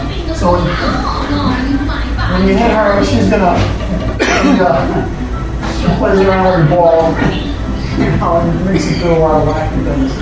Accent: Brooklyn, New York, United States; Can you tell I'm from Brooklyn?

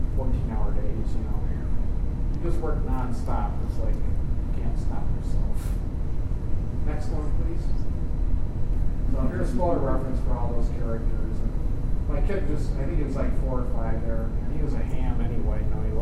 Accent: Ohio, United States; I never saw it because I'm from Ohio.

